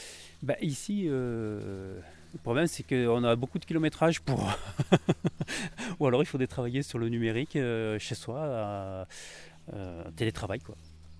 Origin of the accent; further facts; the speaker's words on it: Die, Auvergne-Rhône-Alpes, France; moi je suis un autochtone, je suis né à Die, j'ai grandi ici, j'ai fait mes études un peu à droite à gauche, mais je suis revenu ici.